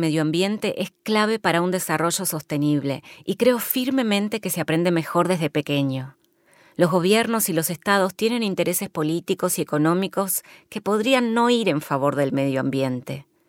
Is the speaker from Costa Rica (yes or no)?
no; Uruguay; Comenzamos en Uruguay, mi país natal, en escuelas y colegios